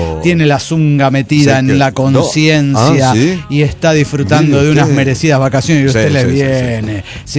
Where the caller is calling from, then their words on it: Bucaramanga, Santander, Colombia; de Bucaramanga, Colombia.